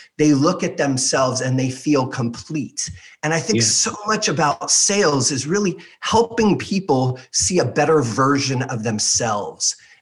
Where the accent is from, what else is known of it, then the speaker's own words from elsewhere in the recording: Beverly Hills, California, United States; I grew up in Beverly Hills, California, which, you know, back in the late 70s, early 80s, was sort of the mecca of wealth and entertainment.